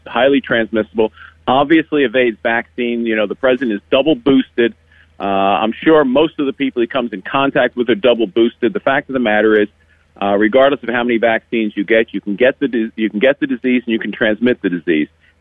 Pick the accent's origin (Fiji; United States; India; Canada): United States; Maryland; But look, I'm from Maryland.